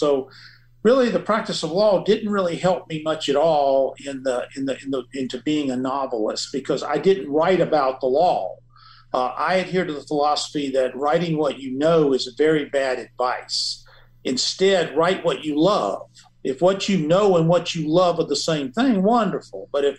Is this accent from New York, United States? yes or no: no; Atlanta, Georgia, United States; When I grew up in Atlanta, there was no interstate system.